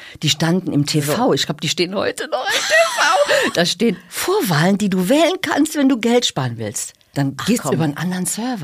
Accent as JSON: {"language": "German", "town": "Braubach", "region": "Rhineland-Palatinate", "country": "Germany", "tie": "born there", "said": "Also, was das bedeutet hat, war, dass ich bin in Braubach geboren."}